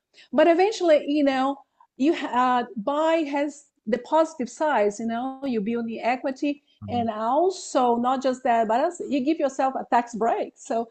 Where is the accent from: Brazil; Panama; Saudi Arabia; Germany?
Brazil; English is a second language; now in United States; I'm originally from Brazil, so that's why I have my accent.